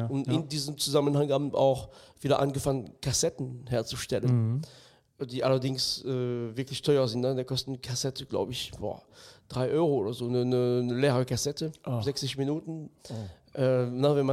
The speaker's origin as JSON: {"language": "German", "country": "France", "tie": "born or raised there", "said": "weil ich bin im ganz Minidorf in Frankreich aufgewachsen."}